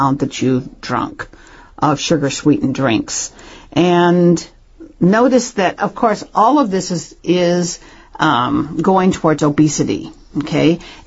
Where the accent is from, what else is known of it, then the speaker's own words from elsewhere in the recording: Midwest, United States; I've been made fun of because I'm from the Midwest and I say pop.